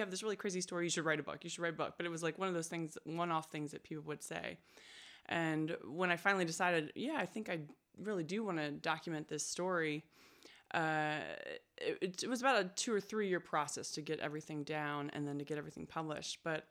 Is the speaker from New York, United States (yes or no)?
no; Maryland, United States; And I was living in Baltimore at the time. Where I'm from Maryland.